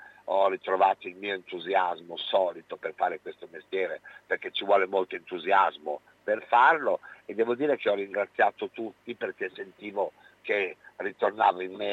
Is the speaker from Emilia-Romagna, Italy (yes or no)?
yes; Emilia-Romagna, Italy; io sono romagnolo e quindi volevamo dargli una connotazione che mi appartenesse.